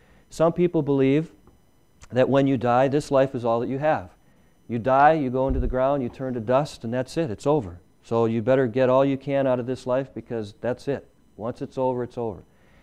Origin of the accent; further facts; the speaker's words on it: Illinois, United States; now in New York, United States; I grew up in Illinois. Coming out here to New York and going up in the Adirondacks, it's beautiful up there.